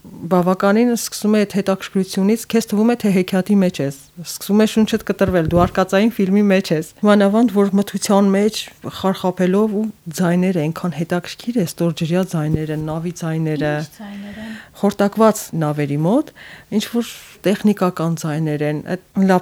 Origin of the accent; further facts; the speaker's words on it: Gyumri, Shirak, Armenia; Գյումրիում իմ մանկության տարիներին ես հիշում եմ, որ այդ ժամանակ ես երազում էի լողի գնալ, սակայն ամենուրեք փլատակներ էին, ավերակներ էին